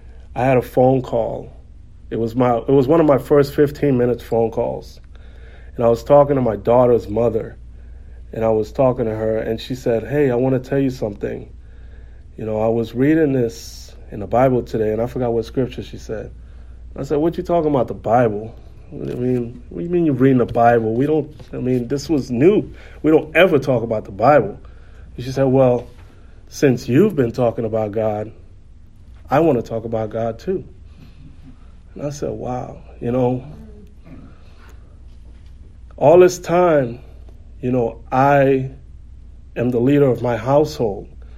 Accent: Saint Thomas, U.S. Virgin Islands; So I was born and raised in St. Thomas, the Virgin Islands. I'm 33 years of age, and my life consisted of me moving around, doing a lot of moving

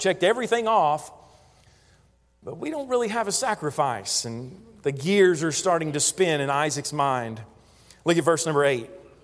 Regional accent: Corryton, Tennessee, United States; moved away; I can think back to my own life, living and growing up in Tennessee. I never imagined moving away. And to move away from Corryton, Tennessee, in my eyes, in my life, where I stood, was impossible.

